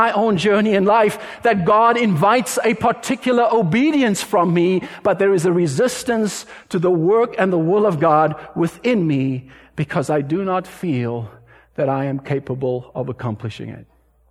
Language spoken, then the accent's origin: English; South Africa; being a South African growing up in apartheid